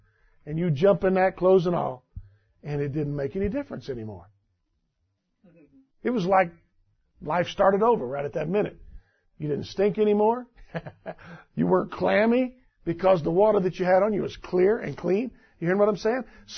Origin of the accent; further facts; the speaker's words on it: Corpus Christi, Texas, United States; And we're from South Texas. We were living in Corpus. We were used to humidity